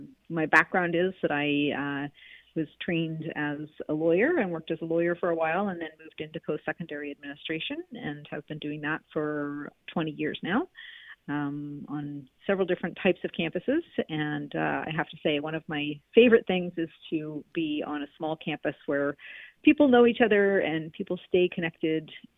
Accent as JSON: {"language": "English", "region": "Nova Scotia", "country": "Canada", "tie": "born or raised there", "also_born_or_lived": "California", "moved": "as an adult", "said": "So I grew up in Nova Scotia, and then when I turned 18, I went away to university in California. I went to Stanford, and I ended up living in California for about 20 years."}